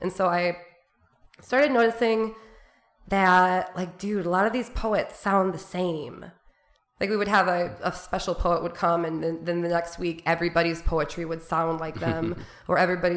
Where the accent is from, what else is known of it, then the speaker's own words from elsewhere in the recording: Lansing, Michigan, United States; born there; When I was a kid, I was born in Lansing, Michigan. We lived in an old house by the campus of MSU.